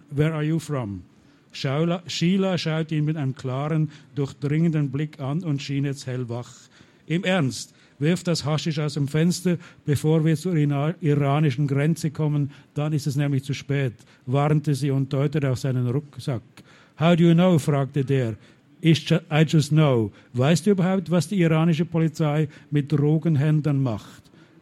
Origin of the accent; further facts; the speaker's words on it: Basel, Basel-Stadt, Switzerland; accent: Swiss Standard German; ich komme aus Basel in der Schweiz und rede deswegen ein komisches Deutsch, so Schweizer Hochdeutsch.